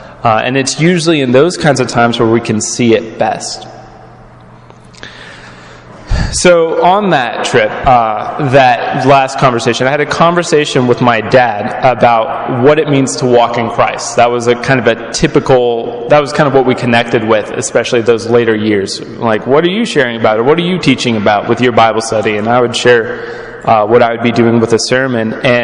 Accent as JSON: {"language": "English", "region": "Kansas", "country": "United States", "tie": "born or raised there", "said": "Most people know Kansas, my home state, as the state that's in the way of Colorado, right?"}